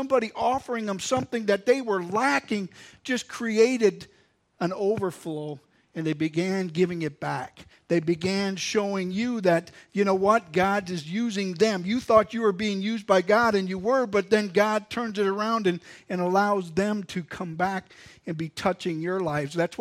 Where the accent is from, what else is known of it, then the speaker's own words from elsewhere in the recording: Milwaukee, Wisconsin, United States; Now, I'm a city boy, and I'll be the first one to tell you that growing up in Milwaukee, that, you know, you didn't just say hi to every single person you went past.